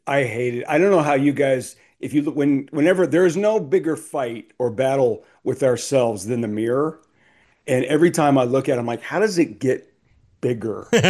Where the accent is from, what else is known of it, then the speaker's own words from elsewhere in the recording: Cincinnati, Ohio, United States; born there; So I was born in Cincinnati. The Bengals were my very first team that I was in love with.